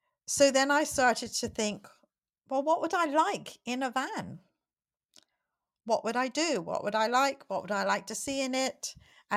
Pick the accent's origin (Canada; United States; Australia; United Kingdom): United Kingdom; England; So when I was a child, growing up in England